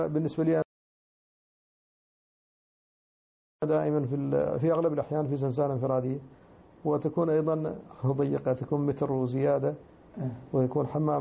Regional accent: Mauritania; عندنا في موريتانيا.

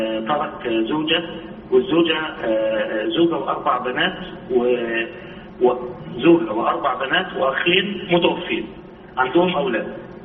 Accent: Egypt

